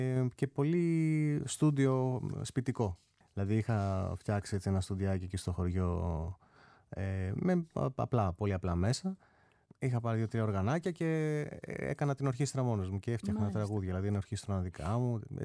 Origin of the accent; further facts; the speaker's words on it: Monemvasia, Peloponnese, Greece; Πήρα σε κάποια φάση την κιθάρα μου και πήγα και έπαιξα και στον τόπο μου στη Μονεβασιά.